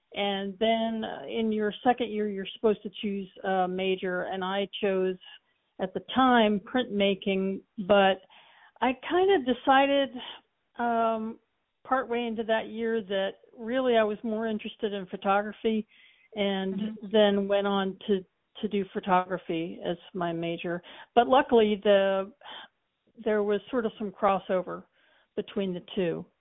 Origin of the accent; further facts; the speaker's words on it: Newark, Delaware, United States; moved away as an adult; also born or lived in Wilmington; I was born in Wilmington, Delaware, 1960, and grew up in Newark, Delaware, which is just about 15 miles south of there, and lived there until I was 18, and moved to Atlanta for art college.